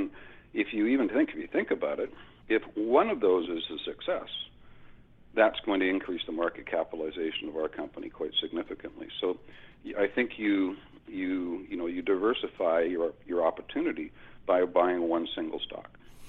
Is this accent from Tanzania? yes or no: no; Canada; because I'm Canadian.